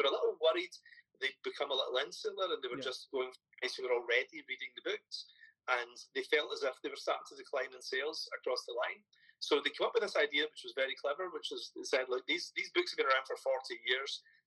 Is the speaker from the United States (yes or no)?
no; Scotland, United Kingdom; As a Scottish guy, you know, I live in the UK, and my plan was British comics